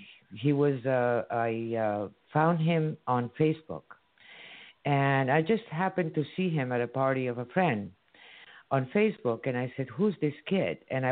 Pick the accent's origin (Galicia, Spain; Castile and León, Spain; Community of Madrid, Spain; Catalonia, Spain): Catalonia, Spain; Barcelona; We're in Barcelona, Spain.